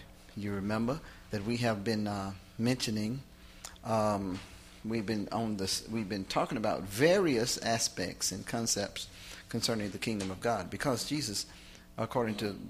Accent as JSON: {"language": "English", "country": "United States", "tie": "born or raised there", "said": "growing up in the United States, we didn't grow up under a kingdom."}